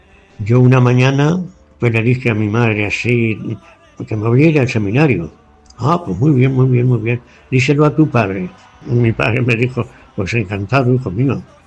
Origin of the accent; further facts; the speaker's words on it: Fuente del Fresno, Castilla-La Mancha, Spain; soy de Fuente del Fresno y nací en el año 1939.